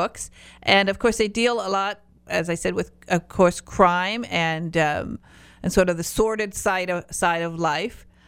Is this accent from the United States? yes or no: yes; Michigan, United States; now in Florida, United States; Although I'm now in Florida, but I'm from, you know, the Upper Peninsula of Michigan, and of course, we're trout fishers.